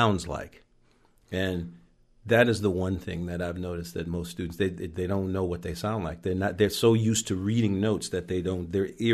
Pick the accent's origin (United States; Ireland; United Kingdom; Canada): United Kingdom; England; We're very English that way.